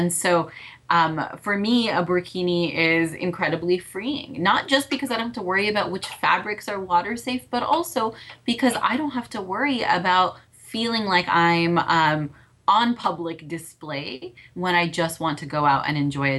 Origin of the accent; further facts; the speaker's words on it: United States; as an American, I also take issue with countries that prevent women from covering.